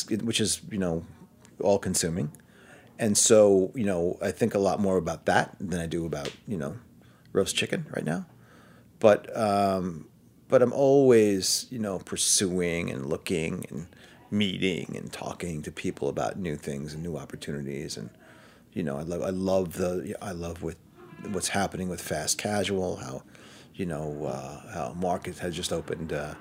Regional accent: Brooklyn, New York, United States; now in Manhattan, United States; I'm from Brooklyn and I've lived in Manhattan since college.

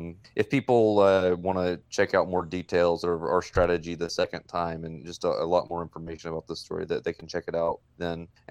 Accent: Gainesville, Georgia, United States; born there; Yeah, this story hits home for me because I have a Confederate monument in my hometown. I was born in Gainesville, Georgia. I live right outside of it now

